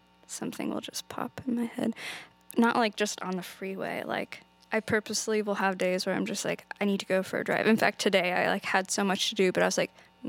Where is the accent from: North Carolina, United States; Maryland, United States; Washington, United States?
Washington, United States; I grew up near Snoqualmie Falls, so I just feel like out east anywhere.